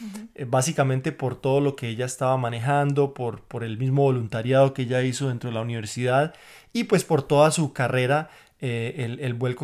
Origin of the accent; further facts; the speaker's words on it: Colombia; moved away; cuando yo vine de Colombia fue de pronto en mi país había un programa de los últimos años del bachillerato